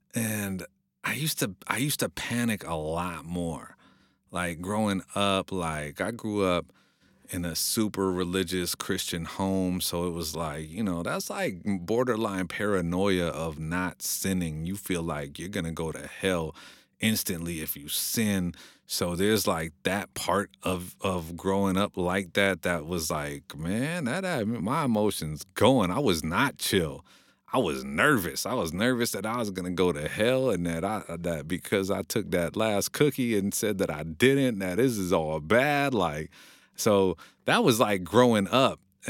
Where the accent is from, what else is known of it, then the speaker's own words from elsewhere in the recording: California, United States; Some people instantly know that I'm from California.